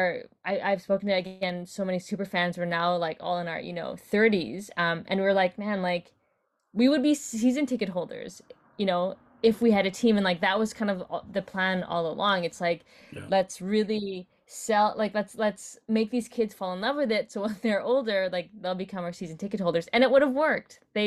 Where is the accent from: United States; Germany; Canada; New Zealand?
Canada; my Filipino Canadian identity, what it's like growing up in Canada as a second generation, like, Canadian